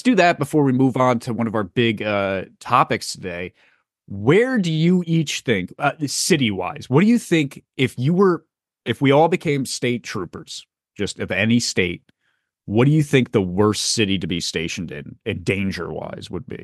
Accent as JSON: {"language": "English", "region": "New Jersey", "country": "United States", "tie": "born or raised there", "said": "I grew up in North Jersey, is a very farmland place."}